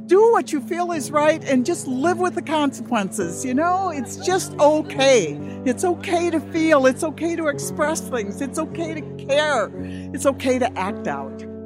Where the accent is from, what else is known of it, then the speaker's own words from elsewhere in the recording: Connecticut, United States; I'm from Connecticut. My daughter's here, right there, from Chicago.